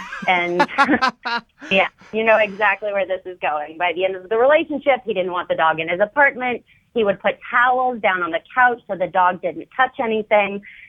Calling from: New Orleans, Louisiana, United States; I'm calling from New Orleans.

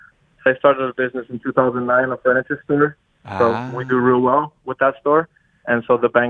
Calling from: Miami, Florida, United States; Oh, Miami, Florida.

